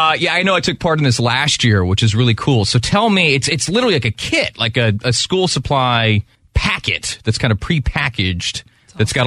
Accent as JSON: {"language": "English", "region": "Alabama", "country": "United States", "tie": "born or raised there", "said": "I know I grew up broke in Alabama, single mom, 3 kids"}